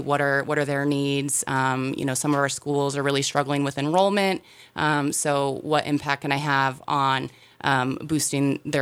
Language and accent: English; Alaska, United States; moved away as an adult; also born or lived in Moscow; I moved there to attend the University of Idaho. I grew up in Alaska, graduated from U of I, stuck around Moscow for a while, and then we moved here for my husband's job.